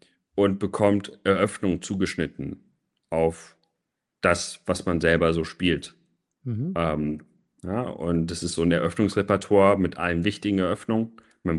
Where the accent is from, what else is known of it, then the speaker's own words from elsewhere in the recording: Munich, Bavaria, Germany; born there; now in Berlin, Germany; Also ich bin in München geboren und habe lange für Münchner Verein gespielt oder Münchner Vorortsverein und seit 14 Jahren jetzt in Berlin und spiele für Empor Berlin.